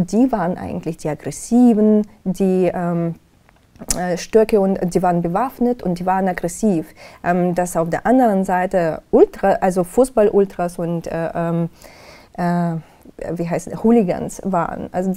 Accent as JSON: {"language": "German", "town": "Donetsk", "region": "Donetsk Oblast", "country": "Ukraine", "tie": "born or raised there", "said": "Aus Donetsk. Ich komme aus Donetsk. Ich bin da groß geworden."}